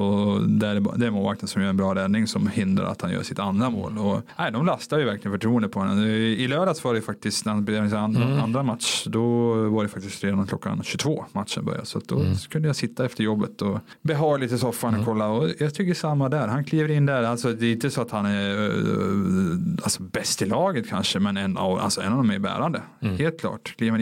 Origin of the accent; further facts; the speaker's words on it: Finland; jag är finländare som ni ju hör namnet. Mm. Var ju innan i Skellefteå.